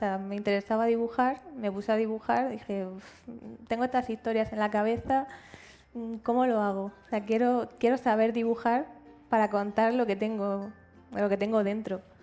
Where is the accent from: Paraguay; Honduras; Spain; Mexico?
Spain; Region of Murcia; soy de Murcia.